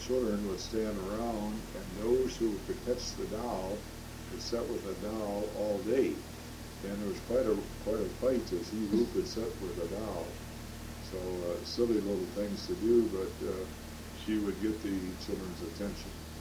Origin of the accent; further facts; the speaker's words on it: Northville, Michigan, United States; So in 1919, when the little store came along and dropped me off in Northville on Main Street, and we have been living here ever sinc